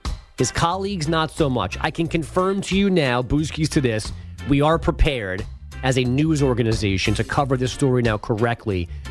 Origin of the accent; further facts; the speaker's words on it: New York, United States; I'm a New Yorker my entire life.